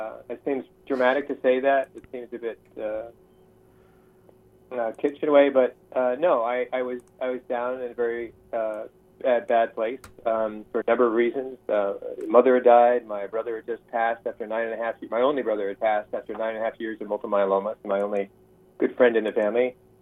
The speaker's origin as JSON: {"language": "English", "region": "New England", "country": "United States", "tie": "born or raised there", "said": "I grew up in New England, so I know all about it."}